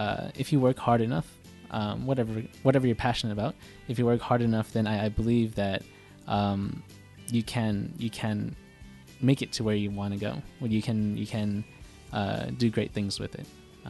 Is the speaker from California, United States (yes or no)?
yes; California, United States; So, for example, I grew up in Silicon Valley, so where Google, Yahoo, all the big tech companies are.